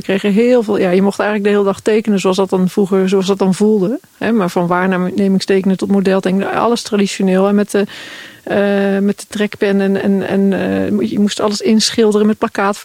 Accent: Tholen, Zeeland, Netherlands; Ja, dus ik ben gewoon opgegroeid in Tolen en ging de brug over toen de brugklas aanbrak.

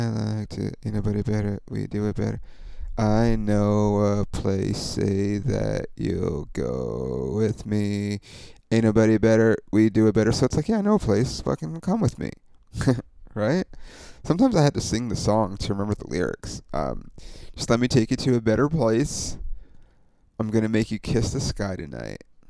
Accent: Ontario, California, United States; It's the comedy club in my hometown, Ontario, where I grew up, which is just outside of LA.

